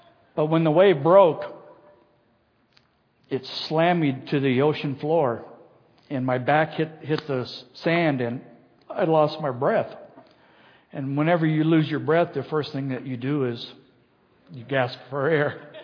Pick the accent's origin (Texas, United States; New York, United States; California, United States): California, United States; I grew up in Orange County, and me and my friends, we decided we're going to go down the beach.